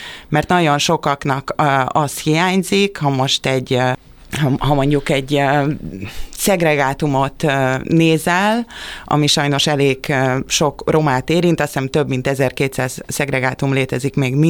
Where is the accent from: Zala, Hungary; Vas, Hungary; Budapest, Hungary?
Budapest, Hungary; Csepel; vagy amikor eljönnek Cseperre, arra a kertvárosba, ahonnan én származok, ahol én születtem, arra is mindig azt kapom, hogy hát ez nem is Csepel